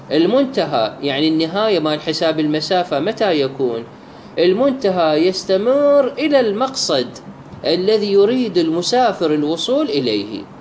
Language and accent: Arabic; Baghdad, Baghdad Governorate, Iraq; born there; now in Najaf, Iraq; مدينة بغداد وطني الثاني، يعني أنا مولود في بغداد بس أنا موجود في النجف، هنا عندي مقر عمل إلي.